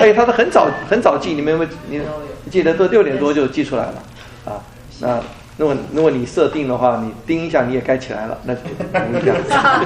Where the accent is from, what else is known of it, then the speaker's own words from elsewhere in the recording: Taiwan; 因为你们知道我从台湾来的嘛